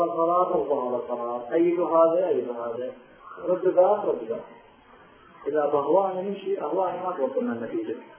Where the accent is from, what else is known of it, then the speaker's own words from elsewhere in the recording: Iraq; عندنا بالعراق